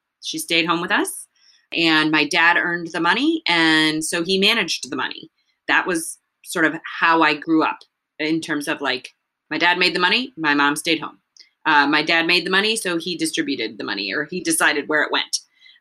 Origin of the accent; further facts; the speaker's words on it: United States; born there; would always remind me that I had ability and that I could do more because I understood English and I was born in the United States.